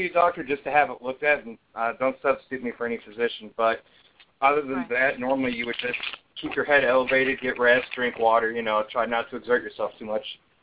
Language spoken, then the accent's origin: English; Buffalo, New York, United States; Well, I'm from Buffalo, New York, but it's funny you should mention that because I'm moving up north as soon as I'm done with school.